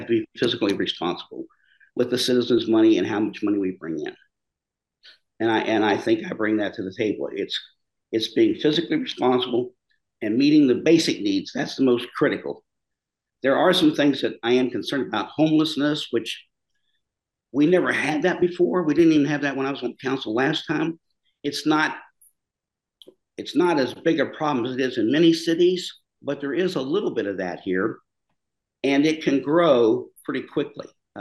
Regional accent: Grafton, United States; moved away as an adult; I was born and raised in Grafton, born in 1955. So you can count on your fingers there. I graduated in 73, left Grafton

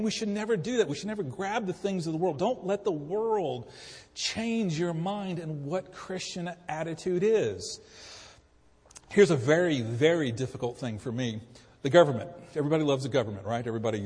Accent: Alabama, United States; I will read you here's a quote from one of the demigods from Alabama, of my hometown, by the way.

